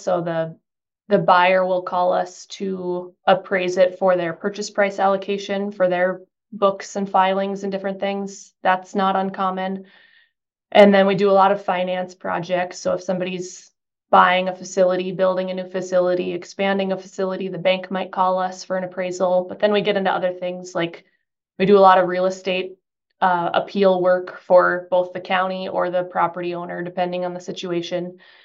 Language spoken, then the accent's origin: English; Morton, North Dakota, United States; my hometown, Morton, North Dakota, has its own co-op